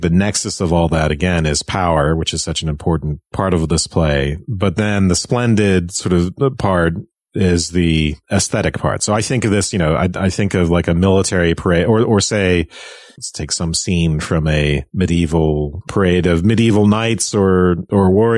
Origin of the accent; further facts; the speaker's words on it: Ireland; When I was growing up in Ireland